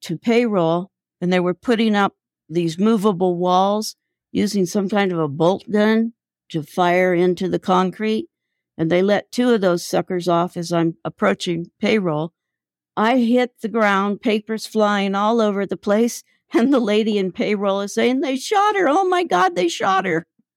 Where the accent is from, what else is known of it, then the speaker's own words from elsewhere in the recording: Danville, California, United States; I grew up in Danville, California, in the East San Francisco Bay Area, horseback riding, hiking, being gone from dawn to dusk.